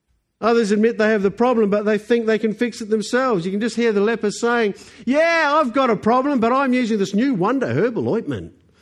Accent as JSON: {"language": "English", "country": "New Zealand", "accent": "New Zealand", "said": "Sorry, it's my New Zealand accent."}